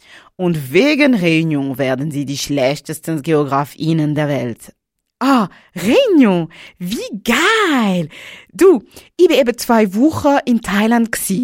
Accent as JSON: {"language": "German", "country": "France", "second_language": "German", "said": "Du hörst meine Stimme. Du hörst mein Akzent. Also, rate mal jetzt. Woher komme ich? Ich helfe dir. In meinem Land sind die Leute arrogant und sie duschen nicht."}